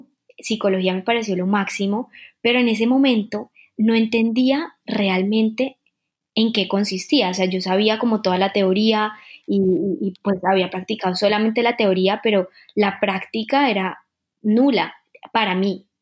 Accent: Colombia; Tengo 27 años. Soy de Colombia

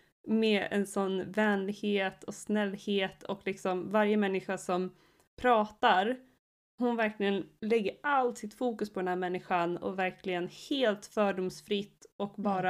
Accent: Sweden; Jag kom ju också från Sverige. Jag kom från en ganska liten skola. Vi kanske var 20 elever.

